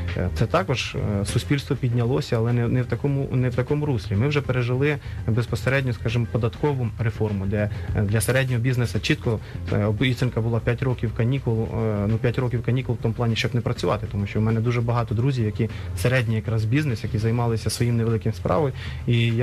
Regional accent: Kyiv Oblast, Ukraine; я сам із Сквирського району. Це Київської області.

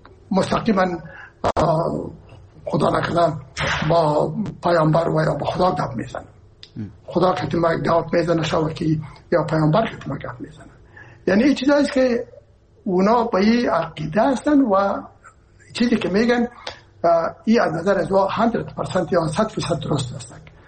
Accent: Herat, Afghanistan; من که اصلا از هرات هستم و پدر و مادر من هرات هستن

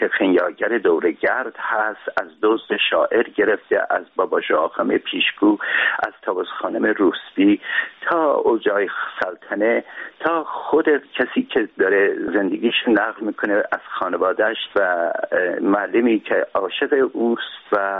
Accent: Urmia, West Azerbaijan, Iran; من در شهر خودم، یعنی ارومیا

